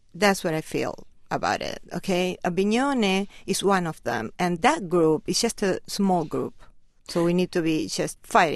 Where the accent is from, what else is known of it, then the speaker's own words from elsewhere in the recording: Rosario, Santa Fe, Argentina; I'm originally from Rosario, a city in Argentina